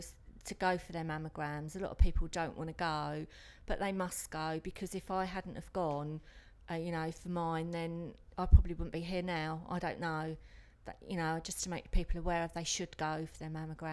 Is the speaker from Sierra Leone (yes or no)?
no; Ramsgate, South East England, United Kingdom; I'm 59 and I'm from Ramsgate in Kent.